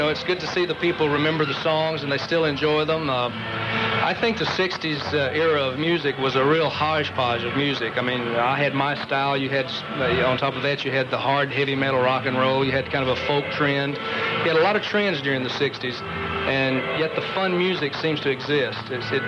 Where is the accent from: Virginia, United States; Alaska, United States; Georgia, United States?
Georgia, United States; Atlanta; moved away as an adult; now in California, United States; I was born and raised in Atlanta, right. Lived in California for about 12 years and still live out there, too.